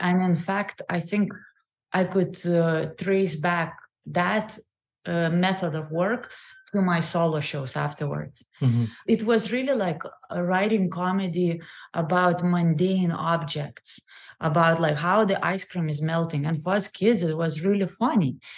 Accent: Lithuania; I grew up in Lithuania, and my mom is Russian

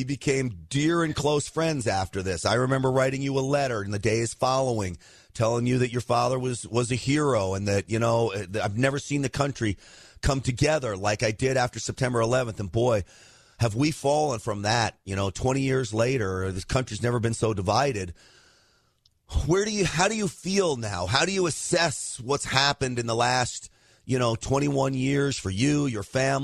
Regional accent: New York, United States; I grew up in New York. I was working for WNBC at the time.

